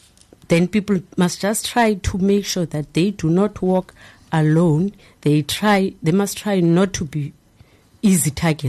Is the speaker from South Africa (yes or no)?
yes; South Africa; As a South African citizen, if any crime is happening in front of you, you must report.